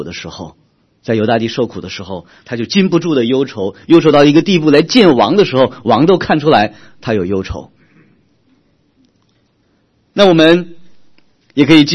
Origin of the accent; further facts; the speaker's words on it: China; 我们中国人有句话叫酒后吐真言